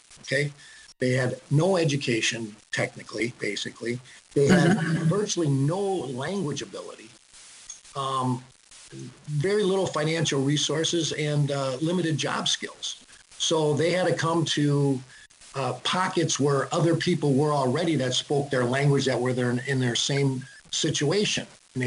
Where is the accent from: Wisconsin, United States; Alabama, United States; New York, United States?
Wisconsin, United States; Racine; But growing up in Racine, in my neighborhood, near the old Roma Lodge